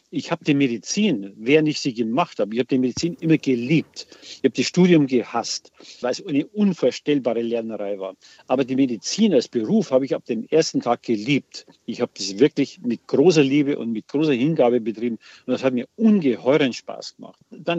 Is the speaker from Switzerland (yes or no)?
no; Bad Reichenhall, Bavaria, Germany; in Bad Reichenhall, wo ich aufgewachsen bin.